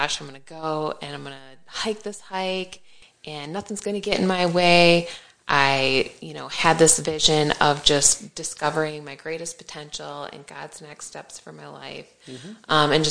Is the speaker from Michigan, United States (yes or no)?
yes; Standish, Michigan, United States; So I grew up in Michigan in Standish, joined the military out of high school at 19